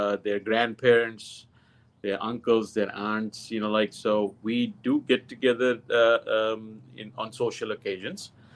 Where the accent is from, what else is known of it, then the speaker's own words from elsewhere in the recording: India; Even I won't be. Me as Indian, if I go there and want to party at 3 o'clock at night, I won't be spared.